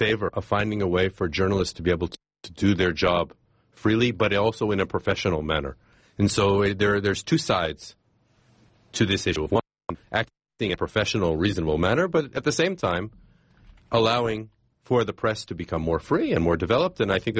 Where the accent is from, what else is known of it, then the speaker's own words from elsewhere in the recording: Israel; Again, I'm a guest in Azerbaijan, and I'm from Israel